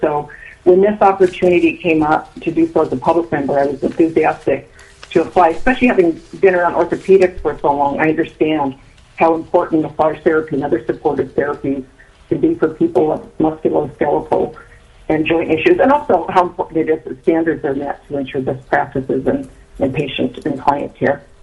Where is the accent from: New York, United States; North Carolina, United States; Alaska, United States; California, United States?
Alaska, United States; Fairbanks; also born or lived in Juneau; I'm a lifelong Alaskan. I grew up in Fairbanks and spent 10 years in Gino